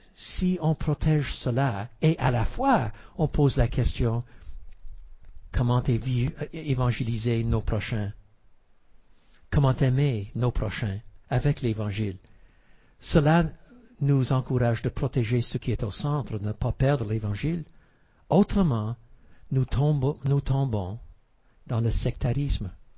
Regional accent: Canada; Je suis baptiste. Qu'est-ce que je peux dire? Je suis Canadien.

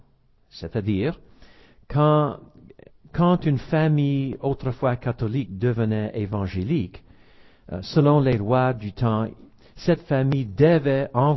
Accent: Quebec, Canada; J'ai été élevé au Québec.

